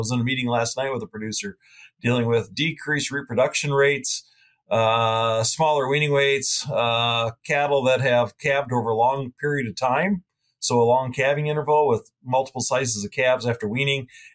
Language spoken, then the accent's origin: English; Iowa, United States; Well, I grew up in Iowa as a son of a cattle feeder, as well as my both grandfathers were cattle feeders. So obviously I was born and raised on a farm in Iowa that fed cattle.